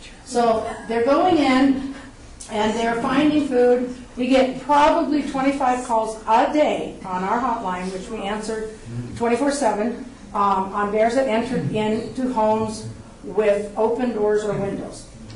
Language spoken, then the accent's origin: English; Minnesota, United States; I'm from Minnesota.